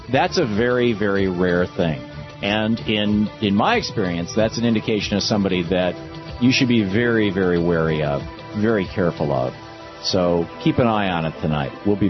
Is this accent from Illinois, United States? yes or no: no; Michigan, United States; The only team I ever really followed was the Detroit Tigers, because I grew up in Michigan and I love baseball.